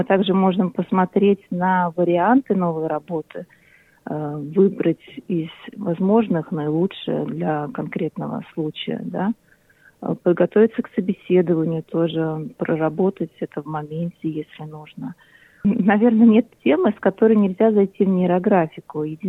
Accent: Latvia; moved away as an adult; also born or lived in England; now in Australia; Я родом из Латвии, где прожила до 2000, не помню уже какого года, 2001, наверное, нет, в 2004 я переехала в Англию, где я познакомилась с мужем, а его мечта была Австралия

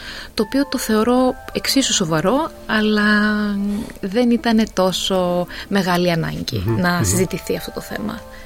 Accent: Thessaloniki, Central Macedonia, Greece; moved away as an adult; now in Melbourne, Australia; γεννήθηκα στη Θεσσαλονίκη, έχω καταγωγή από εκεί, στην Άνω Τούμπα συγκεκριμένα, πίσω από το γήπεδο του ΠΑΟΚ, μαζί με όλες τις φωνές. Τα τελευταία 9 χρόνια ζω και εργάζομαι στη Μελβούρνη.

